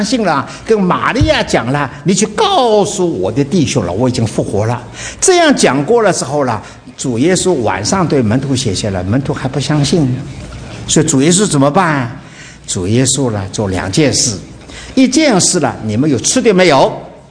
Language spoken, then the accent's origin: Chinese; China; 那我们中国人有好多的诗